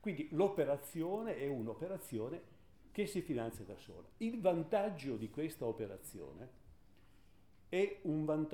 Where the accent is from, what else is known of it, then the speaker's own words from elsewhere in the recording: Rivoli, Piedmont, Italy; Io vengo da Rivoli, ho impiegato 15 anni, ero sindaco